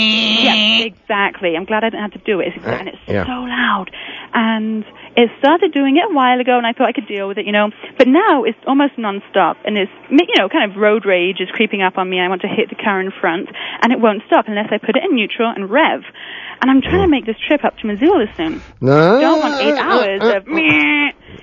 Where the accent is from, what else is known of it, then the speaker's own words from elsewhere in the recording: England, United Kingdom; now in Salt Lake City, United States; Not a Utah accent, huh?